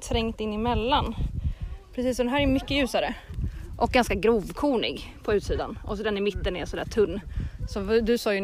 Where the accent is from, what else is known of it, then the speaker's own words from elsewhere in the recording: Stockholm, Stockholm County, Sweden; För jag är ju från Stockholm, precis som du va?